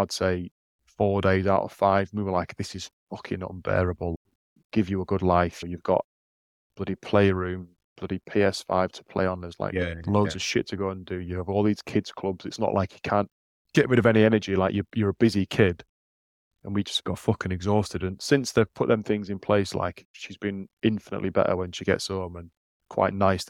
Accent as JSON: {"language": "English", "town": "Leeds", "region": "Yorkshire and the Humber", "country": "United Kingdom", "tie": "born or raised there", "said": "Like, we're growing up in Leeds now."}